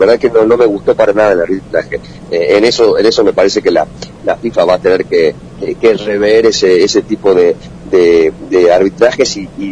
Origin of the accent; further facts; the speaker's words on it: Argentina; uno como argentino quería que gane la selección argentina